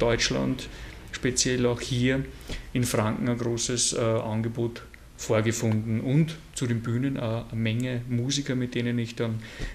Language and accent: German; Austria; Was vermisst man als Österreicher?